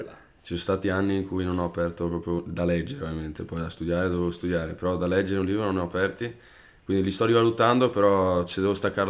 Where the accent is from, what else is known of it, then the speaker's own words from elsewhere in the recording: Resana, Veneto, Italy; Ho cominciato a giocare nel mio paesino, cioè a Resana, un grandissimo paesino, a 6 anni credo.